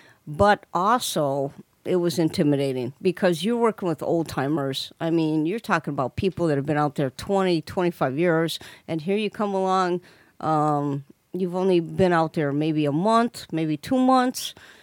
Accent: Chicago, Illinois, United States; I mean, I'm from Chicago. We don't have mountains

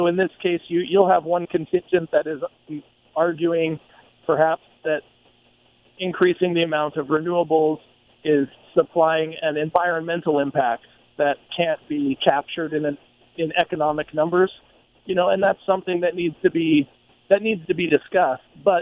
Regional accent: Arizona, United States; My home state, for instance, I grew up in Arizona

